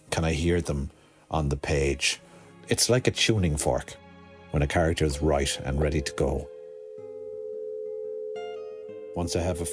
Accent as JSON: {"language": "English", "country": "Ireland", "said": "More often than not, I guess I'm writing Irish characters, and Irish people like to talk. We're extremely fond of the sound of our own voices, but often we say very little."}